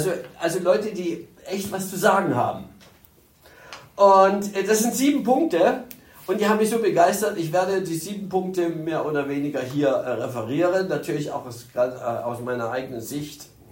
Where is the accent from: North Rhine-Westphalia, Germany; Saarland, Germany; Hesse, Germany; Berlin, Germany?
Berlin, Germany; Und den anderen Bonus, den ich hatte als Berliner, wo man sagt, ja, die Berliner laufen sowieso nicht rund.